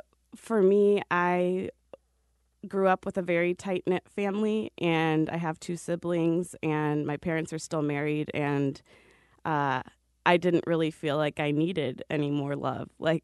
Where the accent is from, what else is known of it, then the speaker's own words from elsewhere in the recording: Peoria, Illinois, United States; I grew up in Peoria, Illinois, which is like 2.5 hours south of Chicago.